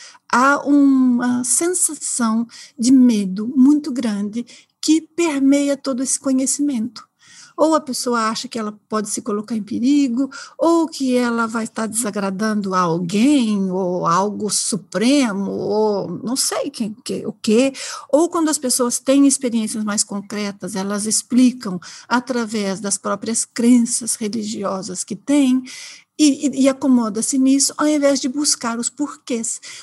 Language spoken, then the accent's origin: Portuguese; Brazil; now in Portugal; Eu já vivi em vários países justamente a fazer esse trabalho, mas, embora, óbvio, todos estão a me ouvir, sabem que eu sou brasileira, eu me considero coração português cá, já me considero assim.